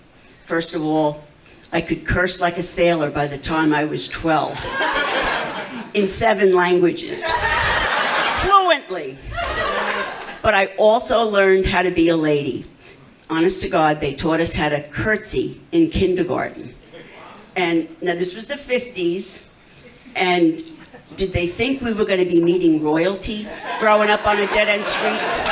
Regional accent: New York, United States; I'm gonna tell you, I'm from New York originally. Whenever I meet another former New Yorker down here, my husband says it sounds like we were all in prison.

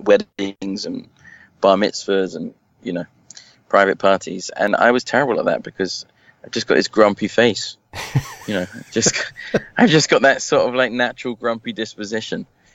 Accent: Forest Hill, London, United Kingdom; Southeast London, in this place called Forest Hill, on a rope park around there, which is, it's near Lewisham, I guess.

